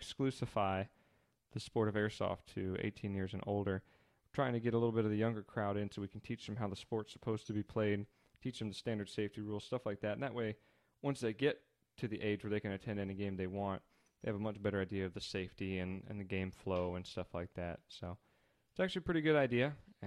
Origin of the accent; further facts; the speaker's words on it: United States; Yeah, and guess what? I'm American.